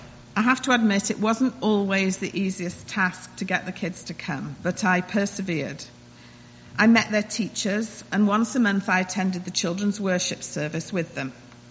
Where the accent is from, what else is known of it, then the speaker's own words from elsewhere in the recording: England, United Kingdom; now in Stowe, United States; In England, I was brought up in the Congregational Church